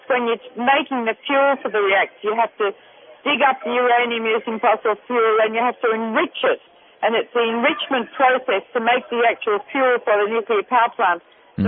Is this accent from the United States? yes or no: no; Australia; accent: Australian; My accent, I'm Australian.